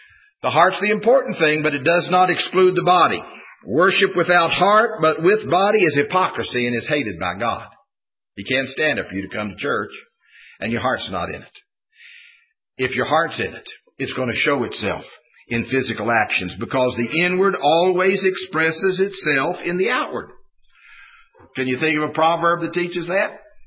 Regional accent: Fowler Mountain, West Virginia, United States; I was preaching in a church in my hometown, Fowler Mountain, West Virginia

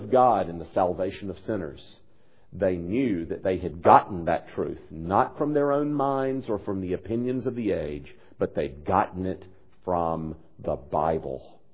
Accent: the South, United States; born there; After all, I was born in the South.

